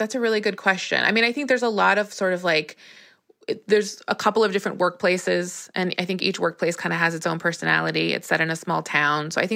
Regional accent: Arizona, United States; I am from Arizona

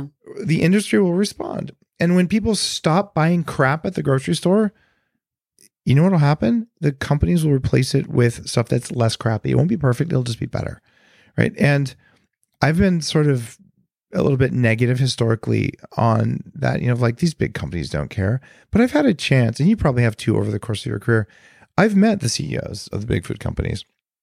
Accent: California, United States; Yeah, I'll give you that. But I know I'm from Silicon Valley.

